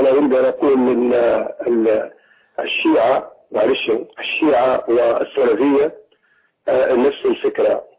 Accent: Libya

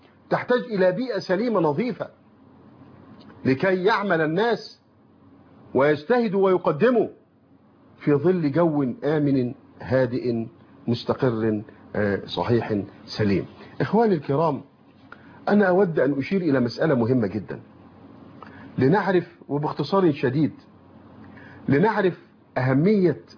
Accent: Egypt; عندنا في مصر

